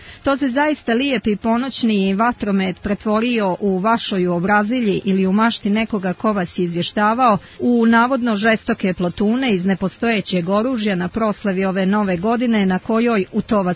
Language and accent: Serbian; Montenegro